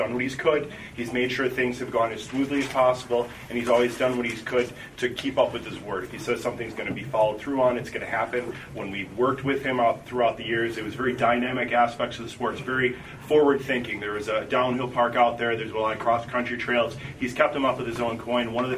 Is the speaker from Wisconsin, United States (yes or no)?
yes; Williams Bay, Wisconsin, United States; I'm from Williams Bay, Wisconsin.